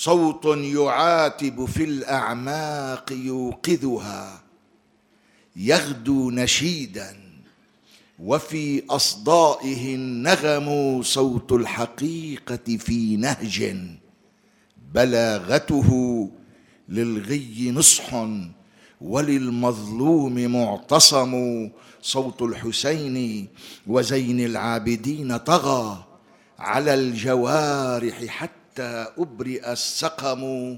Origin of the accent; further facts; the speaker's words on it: Lebanon; أنا مسيحي من لبنان، من بلد المقاومة والعزة، لكنني تربيت منذ صغري على حب أبناء آل البيت